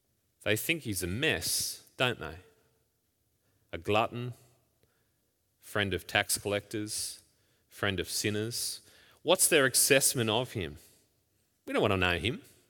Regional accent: Queensland, Australia; I grew up in Queensland, so represented sort of in soccer and athletics and cross country up there.

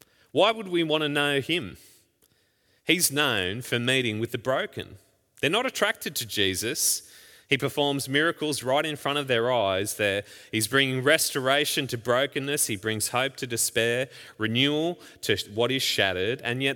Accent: Queensland, Australia; I grew up in Queensland, so represented sort of in soccer and athletics and cross country up there.

